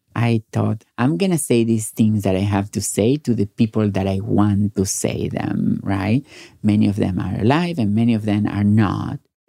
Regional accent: Argentina; English is a second language; now in Brooklyn, United States; I live in Brooklyn, New York City, and I am originally from Argentina.

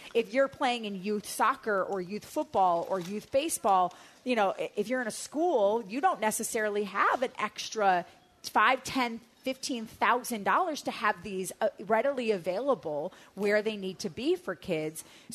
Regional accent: Wisconsin, United States; I'm from Wisconsin.

